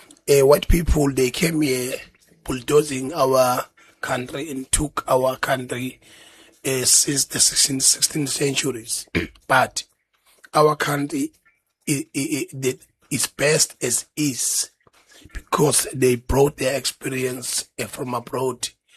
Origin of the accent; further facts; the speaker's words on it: East London, Eastern Cape, South Africa; I'm from East London, and we have been extremely peaceful there.